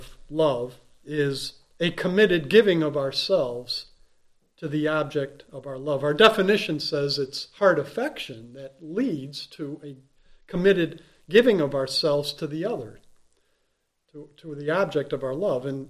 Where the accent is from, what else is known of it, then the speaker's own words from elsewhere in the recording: Chicago, Illinois, United States; now in New York, United States; I remember when I was coming to New York, and I came from Chicago, that's where I was born and raised, and in the Midwest, back in those days.